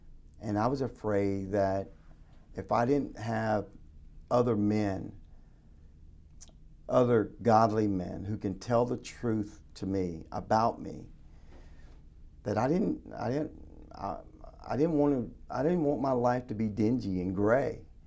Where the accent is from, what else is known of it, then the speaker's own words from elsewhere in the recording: Winston-Salem, North Carolina, United States; It was in my hometown, Winston-Salem.